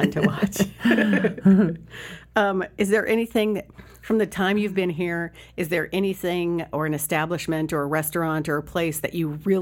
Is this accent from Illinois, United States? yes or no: yes; Illinois, United States; I'm from Illinois. This should be easier.